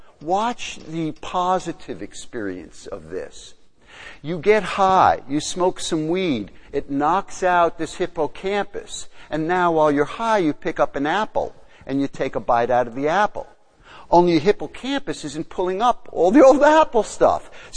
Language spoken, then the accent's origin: English; New York, United States; accent: New York; So you might be tripping on my shirt or my New York accent or something, right?